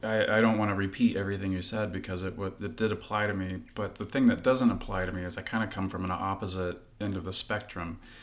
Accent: Kentucky, United States; even though I grew up in Eastern Kentucky, I've lived in Kentucky nearly my whole life, and it's a really white place here.

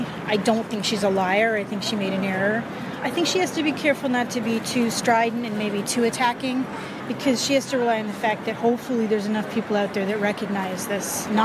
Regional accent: Canada; moved away; I'm actually from Canada originally.

